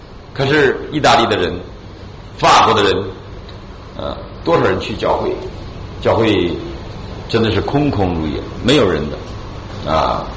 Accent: China; now in United States; 作为中国人，我常常想到我们小的时候读过毛泽东的一个纪念白求恩

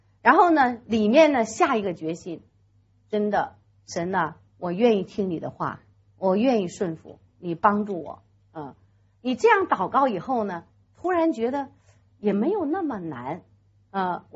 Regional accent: China; 我是从国内来的

